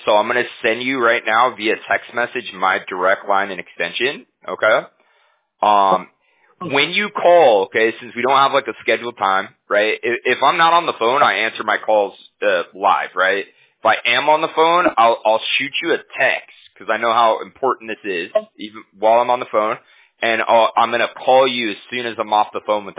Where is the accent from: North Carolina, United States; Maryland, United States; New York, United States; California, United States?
California, United States; Huntington Beach; Yeah, we're in California. I'm from Huntington Beach.